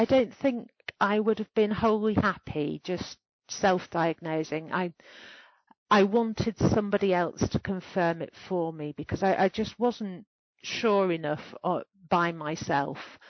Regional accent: Wigan, North West England, United Kingdom; I grew up in Wigan in the 70s and the 80s

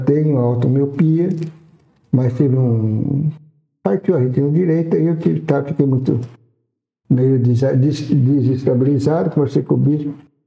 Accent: Ivaiporã, Paraná, Brazil; moved away; also born or lived in Sorocaba; sou paranaense, da cidade de Ivaiporã, pertencente à diocese de Apucarana. Lá em 79 eu fiz o seminário menor, meu colegial, não cheguei a terminar. Em 81 mudamos para Sorocaba.

